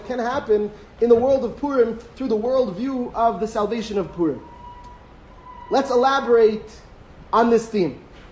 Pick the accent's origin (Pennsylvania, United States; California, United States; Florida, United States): Pennsylvania, United States; Philadelphia; I'm from Philadelphia.